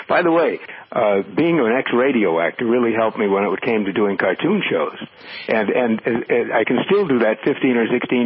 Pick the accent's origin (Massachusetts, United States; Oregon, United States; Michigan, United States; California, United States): Michigan, United States; Detroit; I started out wanting to be a baseball player and play for the Detroit Tigers because I grew up in Detroit.